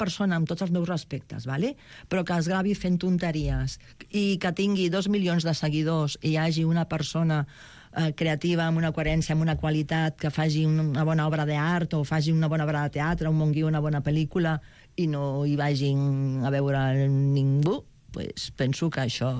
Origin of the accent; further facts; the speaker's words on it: Veguellina del Río Órbigo, Castile and León, Spain; Catalan is a second language; jo soc un poble que es diu Veguellina del Río Órbigo.